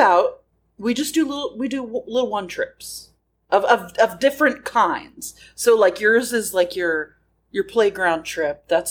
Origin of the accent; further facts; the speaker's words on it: United States; I'm an American.